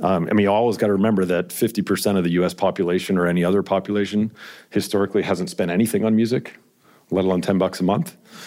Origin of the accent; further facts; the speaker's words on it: New Jersey, United States; also born or lived in Houston, United States; I was born in New Jersey, grew up overseas and in New Jersey until I was 12, and then moved to Houston, Texas. My parents are immigrants from Belgium, and so I spent a lot of time in Europe.